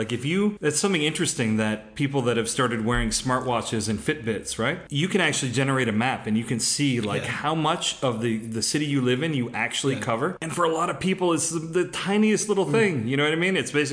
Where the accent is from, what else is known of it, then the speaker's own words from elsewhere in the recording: Connecticut, United States; Because I remember where I grew up was in Connecticut, and they had tractor trailers